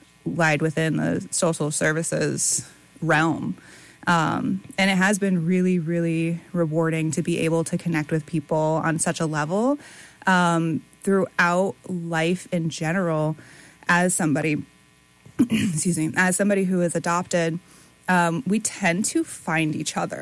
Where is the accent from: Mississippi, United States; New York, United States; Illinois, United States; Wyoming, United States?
New York, United States; Delmar; Yeah, cool. Yeah. So I grew up in Delmar, New York. I went to 3 different high schools, ultimately graduating from Doan Stewart in Rensselaer.